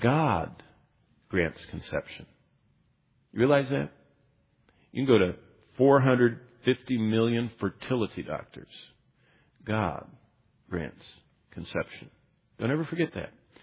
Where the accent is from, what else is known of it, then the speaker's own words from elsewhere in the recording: East Lansing, Michigan, United States; I'm from East Lansing, Michigan.